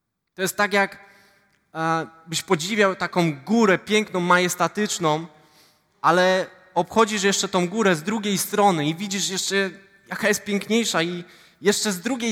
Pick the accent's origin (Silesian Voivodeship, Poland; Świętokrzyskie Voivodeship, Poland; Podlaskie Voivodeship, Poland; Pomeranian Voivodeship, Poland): Silesian Voivodeship, Poland; Ustroń; Później studia na WF-ie w Katowicach, bo pochodzę z Ustronia.